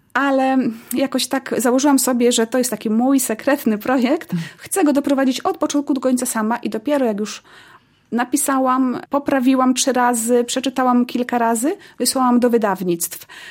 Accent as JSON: {"language": "Polish", "town": "Połomia", "region": "Subcarpathian Voivodeship", "country": "Poland", "tie": "born or raised there", "said": "Tak, to jest moja rodzinna miejscowość. Mieszkam w niej od zawsze."}